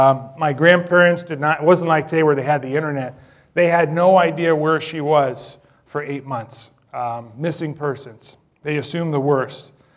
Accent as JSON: {"language": "English", "town": "Bronx", "region": "New York", "country": "United States", "tie": "born or raised there", "said": "And I grew up in the Bronx. I grew up in an Orthodox Jewish family, which is probably unusual."}